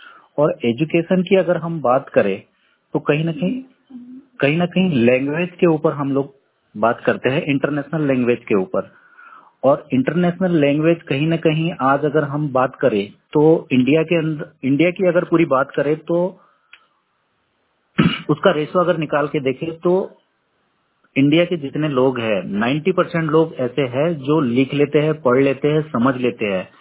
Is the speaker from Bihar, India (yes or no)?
no; Dhamangaon, Maharashtra, India; मैं प्रॉपर धामन गांव से हूँ